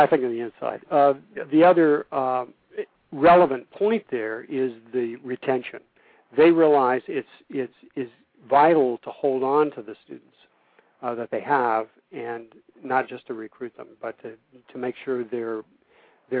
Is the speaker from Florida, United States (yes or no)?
yes; Orlando, Florida, United States; And the kid says to me, where are you from? And I said, Orlando.